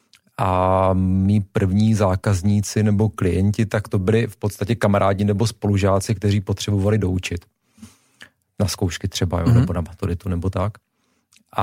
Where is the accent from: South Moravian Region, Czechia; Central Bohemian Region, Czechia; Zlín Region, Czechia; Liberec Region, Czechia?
Zlín Region, Czechia; Zlín; Já jsem ze Zlína.